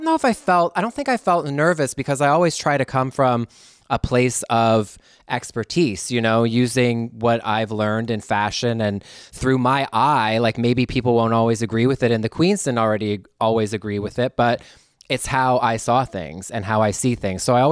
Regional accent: Canada; now in Los Angeles, United States; to be able to also go back to my homeland as a Canadian.

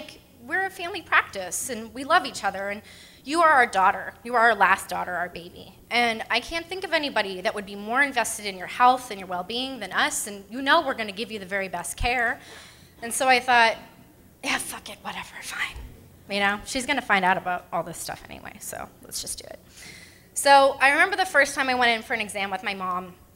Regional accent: Palo Alto, California, United States; I grew up in Palo Alto, or as other people might like to call it, Palo Alto, which is a suburban area that's kind of sleepy, about 30 minutes south of San Francisco here

